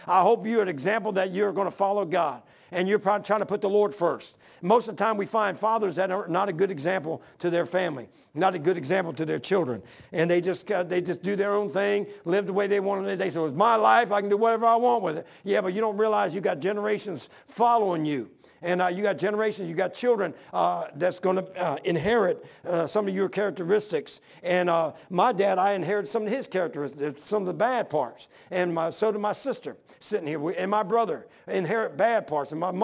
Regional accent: Delaware, United States; And I said, well, I'm from Delaware.

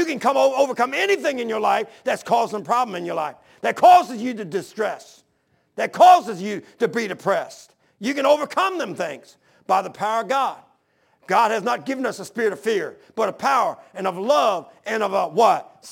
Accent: Delaware, United States; And I said, well, I'm from Delaware.

